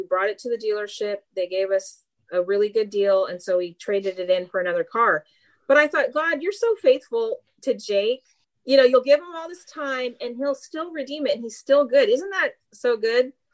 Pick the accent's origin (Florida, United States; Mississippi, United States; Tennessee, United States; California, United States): Mississippi, United States; So I grew up with two cultures in my family, and growing up in Mississippi was a whole nother culture.